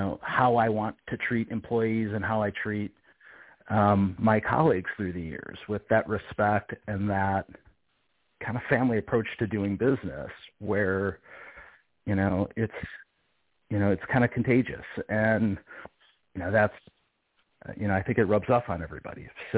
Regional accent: Cleveland, Ohio, United States; I'm from Cleveland, Ohio. I'm your typical Midwest guy. Grew up, born and raised in Cleveland, still live in Cleveland.

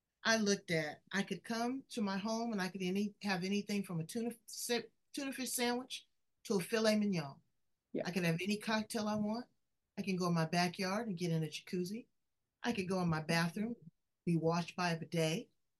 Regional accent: Los Angeles, California, United States; I'm from Los Angeles, so, and not too far. My parents live not too far from Beverly Hills.

